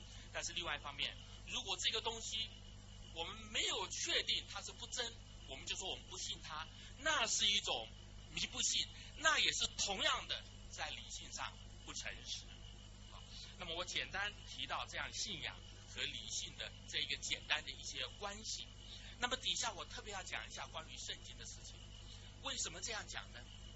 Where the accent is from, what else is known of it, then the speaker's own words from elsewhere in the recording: Taiwan; 在台湾所受的教育同样是一个无神论的教育。